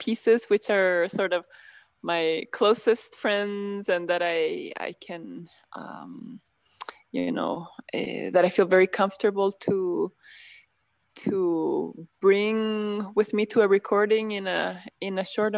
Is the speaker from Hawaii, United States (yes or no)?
yes; Honolulu, Hawaii, United States; born there; We are, you know, Polynesian, in the Polynesian Triangle, and there's a deeper connection. As you say, I was born there in Honolulu.